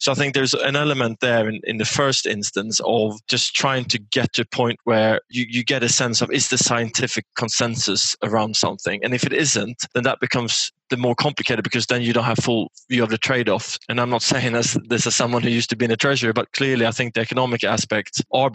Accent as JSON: {"language": "English", "country": "Sweden", "said": "I'm from Sweden, for example, right?"}